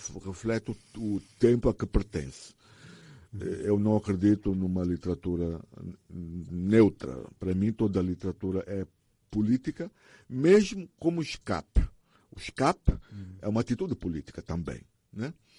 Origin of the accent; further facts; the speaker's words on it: Angola; sobre quem nós somos, nós angolanos